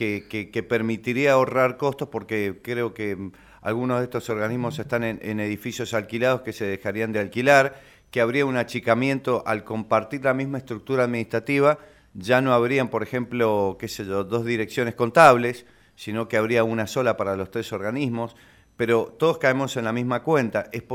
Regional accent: San Juan, Argentina; en definitiva somos todos sanjuaninos

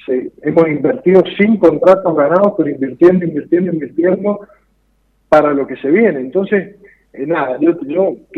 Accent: Barreal, San Juan, Argentina; Fuimos los primeros, para que tengan idea, en llegar a los Azules, porque somos de Barreal, por conocedores de la cordillera.

